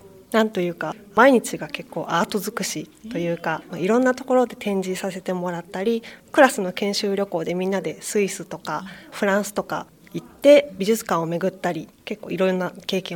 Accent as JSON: {"language": "Japanese", "town": "Fujisawa", "region": "Kanagawa", "country": "Japan", "tie": "born or raised there", "said": "私にとって地元の藤沢市っていうのは、なんか今の私の感性が育まれた場所っていうんですか、それと同時に家族や友達との思い出がたくさんある場所でもあるんですね。"}